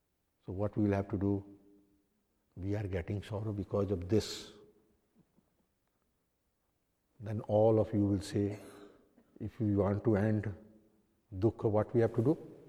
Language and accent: English; Kolkata, West Bengal, India; Because we are from Calcutta, we have seen rasagulla.